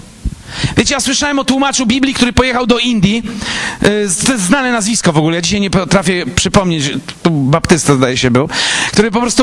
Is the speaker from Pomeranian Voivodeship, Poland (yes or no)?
no; Elbląg, Warmian-Masurian Voivodeship, Poland; bo ani ja z Warszawy, tylko gdzieś z Elbląga, prawda?